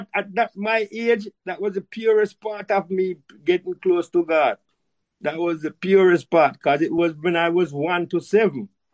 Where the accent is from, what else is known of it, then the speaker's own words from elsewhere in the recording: Cambridge, Saint James, Jamaica; You know, I was born in 1953. And I was born in Cambridge. Way in the bush in St. James. Way in the bush. You know, and in Cambridge, when night come, you better go home because it's dark.